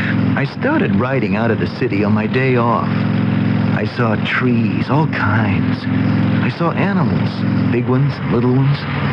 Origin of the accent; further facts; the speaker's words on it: Bronx, New York, United States; No, I'm from the Bronx.